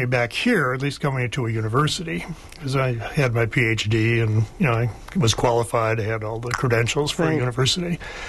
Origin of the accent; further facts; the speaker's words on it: Michigan, United States; moved away; You know, I was from Michigan originally, and I came over here and in 68.